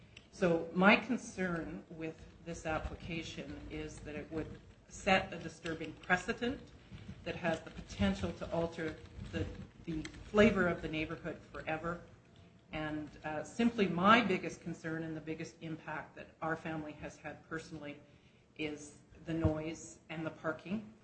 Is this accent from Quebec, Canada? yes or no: no; Toronto, Ontario, Canada; we came from Toronto, we lived in a semi.